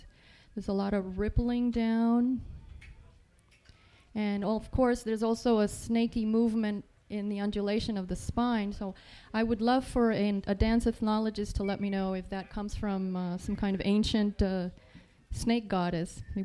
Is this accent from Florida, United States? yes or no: yes; Florida, United States; I'm from South Florida, Broward.